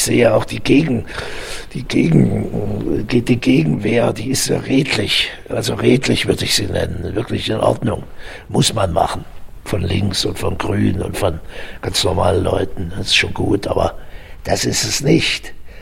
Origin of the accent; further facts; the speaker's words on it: East Germany, Germany; moved away; Ich komme aus dem Osten und ich bin ausgereist und habe da 3 Jahre drauf gewartet